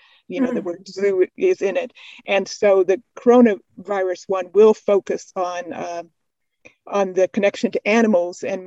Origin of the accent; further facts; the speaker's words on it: Tucson, Arizona, United States; I grew up in Tucson, so it makes me so homesick to see all the photos.